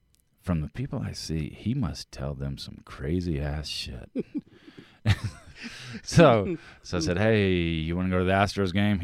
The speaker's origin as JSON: {"language": "English", "region": "Texas", "country": "United States", "said": "Yes, I'm from Texas. Went to school in Massachusetts, a small liberal arts college, Williams College"}